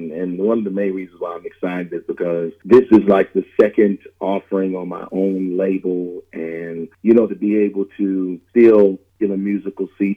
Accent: Grand Rapids, Michigan, United States; now in Texas, United States; I grew up literally 2.5 hours away from Chicago in a place called Grand Rapids, Michigan

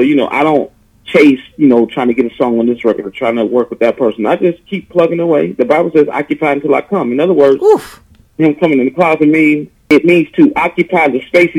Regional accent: Detroit, Michigan, United States; Yeah, that's the church I grew up in Detroit.

